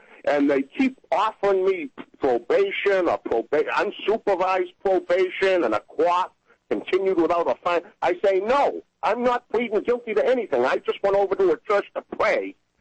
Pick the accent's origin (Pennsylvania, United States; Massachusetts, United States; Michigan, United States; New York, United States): Massachusetts, United States; Boston; I'm back here in Boston, Darren, and I was raised in the Roman Catholic Church, and I was sexually molested by these Catholic priests back here in Boston.